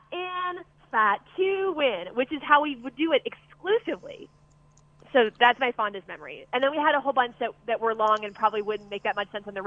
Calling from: Dallas, Texas, United States; I'm calling from Dallas.

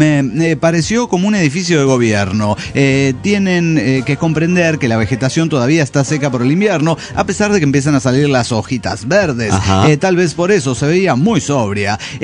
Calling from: San Luis, Argentina; de la Sierra de San Luis, Argentina.

